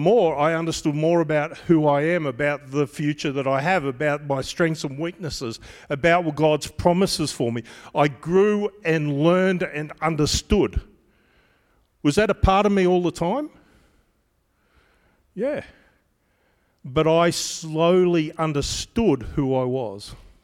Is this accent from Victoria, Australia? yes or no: no; Queensland, Australia; I started to understand that I'm Australian.